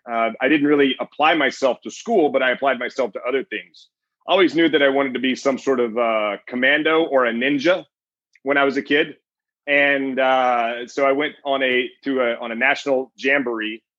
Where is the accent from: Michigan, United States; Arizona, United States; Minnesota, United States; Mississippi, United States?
Mississippi, United States; Meridian; So I grew up in Meridian, Mississippi, a little town. There's not a lot there. I've been back several times.